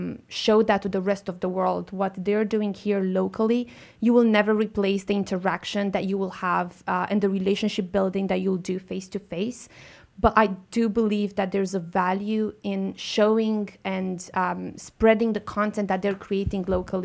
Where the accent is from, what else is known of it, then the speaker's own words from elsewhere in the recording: Romania; moved away as an adult; I grew up in Romania and I moved to London to university and I started my career there in the corporate world